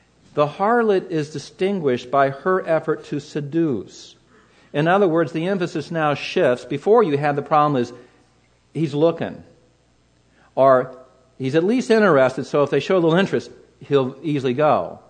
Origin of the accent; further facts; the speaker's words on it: California, United States; I grew up in Southern California. I had a job as a young man. I was driving all over the place.